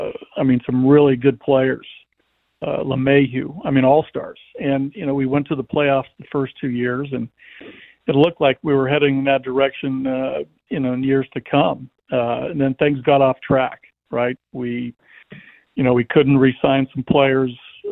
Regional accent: Washington, United States; I coached Little League, in my hometown up in Washington State.

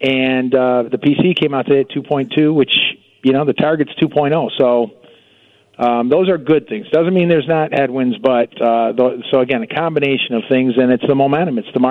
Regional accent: Michigan, United States; Well, you know, I'm originally from Michigan.

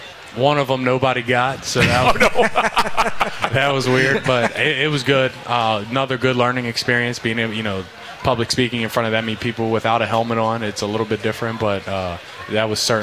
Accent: Martinsburg, West Virginia, United States; I'm from Martinsburg, West Virginia

